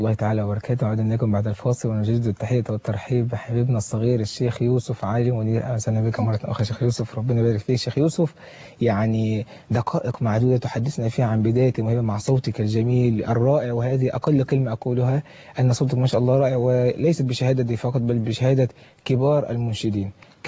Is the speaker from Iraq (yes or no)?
no; Egypt